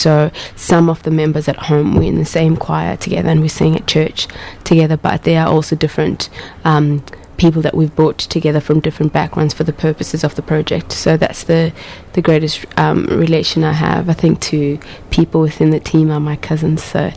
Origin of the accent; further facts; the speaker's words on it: Durban, KwaZulu-Natal, South Africa; now in Australia; I was born in South Africa in Durban, which is a city within KwaZulu-Natal, just on the coast of Durban. Grew up there all my life. First came to Australia just in November last year.